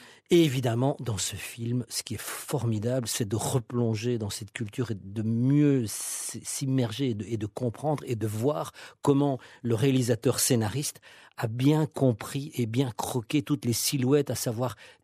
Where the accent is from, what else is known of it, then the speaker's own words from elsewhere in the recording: Switzerland; je ne vois pas pourquoi, moi, en tant que Suisse